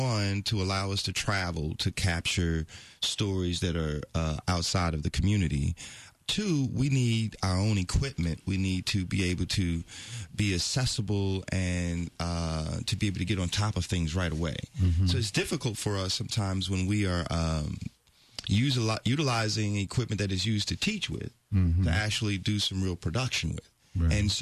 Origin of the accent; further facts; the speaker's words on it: Houston, Texas, United States; moved away as an adult; now in Los Angeles, United States; I'm originally from Houston, graduated from Jack Yates in School of Communications there